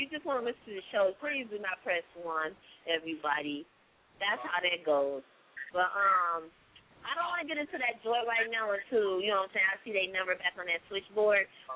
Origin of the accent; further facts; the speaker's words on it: Greenwood, Mississippi, United States; My hometown, of course, Greenwood, Mississippi.